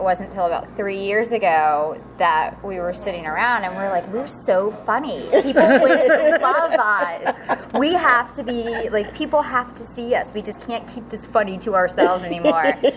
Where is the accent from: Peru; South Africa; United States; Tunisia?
United States; Fredericksburg, Virginia; We're all from Fredericksburg.